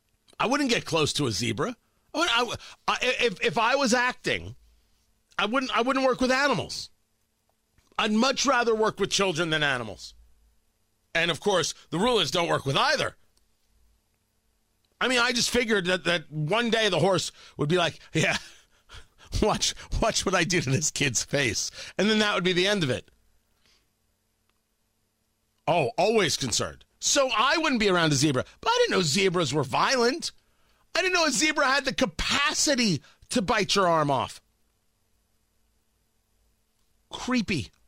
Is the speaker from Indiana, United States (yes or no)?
no; Middletown, New Jersey, United States; I grew up in Middletown, New Jersey. And I grew up behind a horse farm.